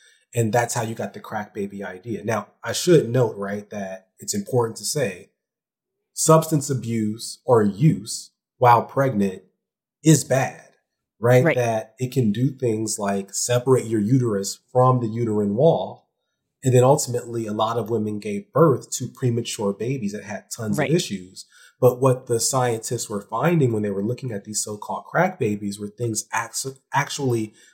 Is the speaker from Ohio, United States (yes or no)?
yes; Ohio, United States; You know, I'm also from Ohio.